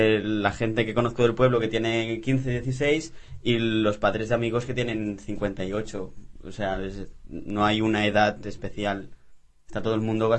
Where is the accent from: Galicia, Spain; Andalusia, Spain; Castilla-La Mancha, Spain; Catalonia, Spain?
Catalonia, Spain; siendo catalán, sí, en las calles la gente tiene un sentimiento de se sienten catalanes